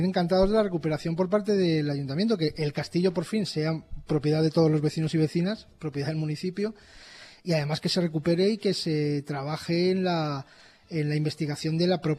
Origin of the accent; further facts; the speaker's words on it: Manzanares el Real, Community of Madrid, Spain; el patrimonio de mi pueblo, el pueblo donde he nacido, donde he vivido y donde se crían mis hijas